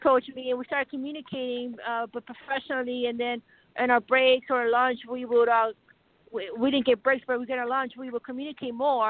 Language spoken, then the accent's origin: English; Colorado, United States; Colorado.